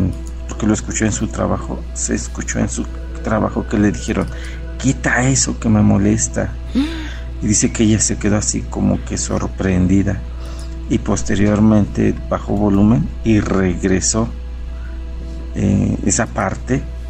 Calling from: Real del Monte, Hidalgo, Mexico; de Real del Monte.

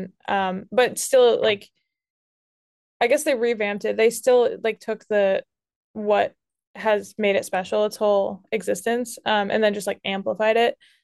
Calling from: Jackson, New Hampshire, United States; I live in Jackson, New Hampshire

